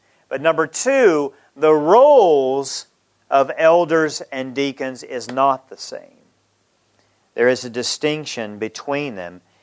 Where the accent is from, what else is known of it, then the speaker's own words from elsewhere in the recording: United States; The church I grew up in America had no women deacons.